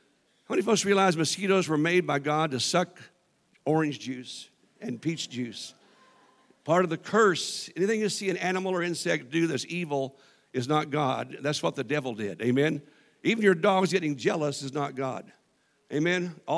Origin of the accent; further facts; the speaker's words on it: Kansas, United States; at a church I went to when I was raised in Kansas